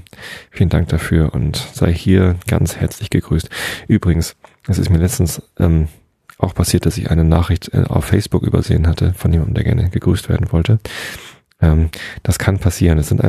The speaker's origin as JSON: {"language": "German", "region": "Hamburg", "country": "Germany", "said": "wobei als Hamburger"}